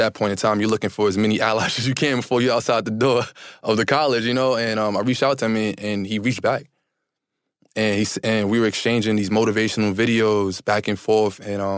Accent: Harlem, New York, United States; I'm from Polo Grounds Projects in Harlem. I thought that I lived a hard life until I met Kylan.

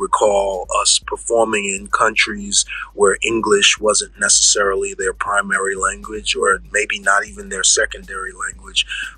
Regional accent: Bronx, New York, United States; I said, well, I'm not really worried about that. I'm from the Bronx.

